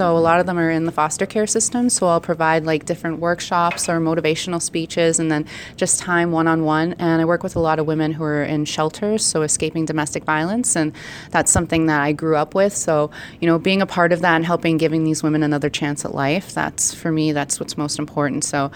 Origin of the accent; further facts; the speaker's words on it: Alberta, Canada; I'm actually from the Enoch Cree Nation in Treaty 6 territory, so I'm Plains Cree.